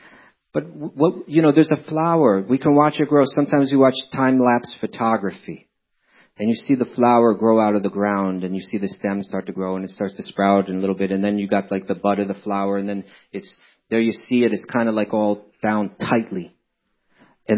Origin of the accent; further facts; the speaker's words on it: New York City, New York, United States; You know, I'm from New York, which is something a lot like Mumbai.